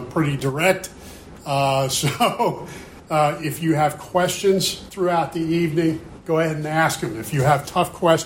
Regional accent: Pennsylvania, United States; now in Northern Virginia, United States; I'm originally from South Central Pennsylvania.

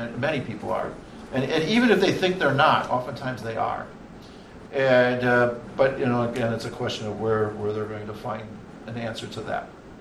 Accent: Milwaukee, Wisconsin, United States; But you know, I go to Milwaukee. You know, so again, I'm from Milwaukee.

